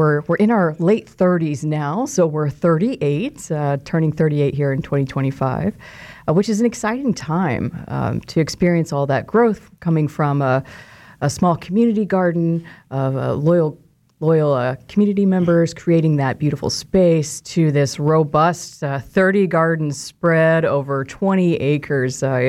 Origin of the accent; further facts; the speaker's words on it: Mullinville, Kansas, United States; Originally, I'm from Mullinville, Kansas.